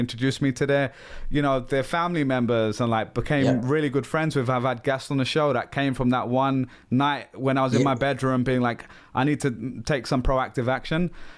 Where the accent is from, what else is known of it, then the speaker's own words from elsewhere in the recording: London, United Kingdom; born there; I was born in London, you're born in the States.